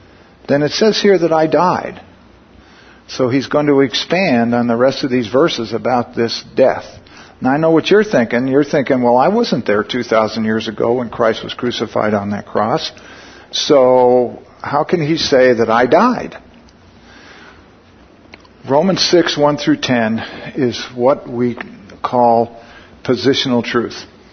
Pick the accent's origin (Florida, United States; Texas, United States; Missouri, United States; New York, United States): Missouri, United States; look, you know, I grew up in Missouri, you got to show me.